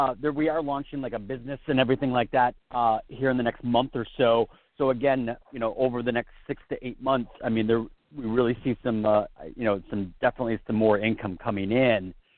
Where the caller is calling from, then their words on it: California, United States; I'm in California.